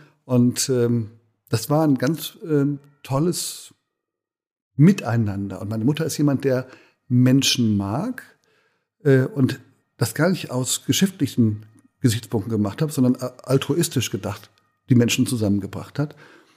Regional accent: Bad Honnef, North Rhine-Westphalia, Germany; born there; Ich bin in Bad Honnef geboren, also am Rhein. Wer Bad Honnef vielleicht nicht kennt, das ist der Wohnort von, also Rhöndorf eher, von Konrad Adenauer gewesen. Aber Rhöndorf liegt genau vor Bad Honnef. Das ist am Siebengebirge.

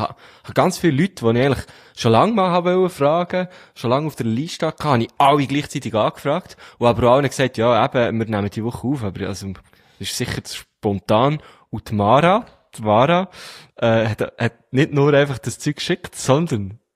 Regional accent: Switzerland; weil ich, als richtiger Schweizer.

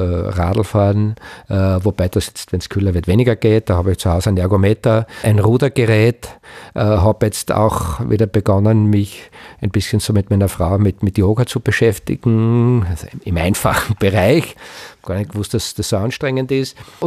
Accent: Knittelfeld, Styria, Austria; ich bin fast geboren in Knittelfeld, also kurz vorort von Knittelfeld, lebe mein ganzes Leben mit Unterbrechungen, Schulausbildung, auch beruflich, mehr oder weniger in Knittelfeld. Ich lebe gern dort, das sind auch meine Wurzeln.

